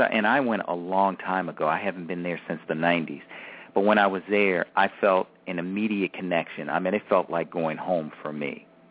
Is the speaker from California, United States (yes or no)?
no; Baltimore, Maryland, United States; to see or to really talk about anything other than strict Catholicism was almost blasphemy where I grew up in Baltimore in some ways.